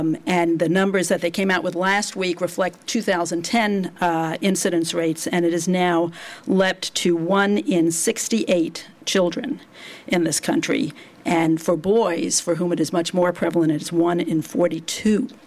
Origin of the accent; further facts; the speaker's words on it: New York, United States; some iconic buildings like the Empire State Building in my hometown of New York were lit up with blue lights